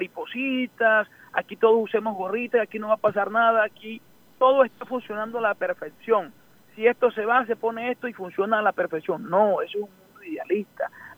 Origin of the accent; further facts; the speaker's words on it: Colombia; Eso es una forma irresponsable de un senador representante de nosotros como colombianos